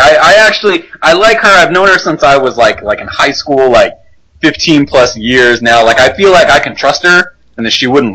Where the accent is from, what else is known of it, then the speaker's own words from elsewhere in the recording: South Carolina, United States; Well, hold on, because I grew up in South Carolina.